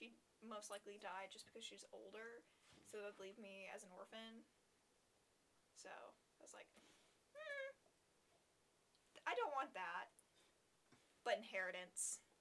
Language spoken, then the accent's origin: English; Port St. Joe, Florida, United States; I lived in my hometown of Port St. Joe, Florida, seven and a half hours from campus. Small town, smaller than the population of the school.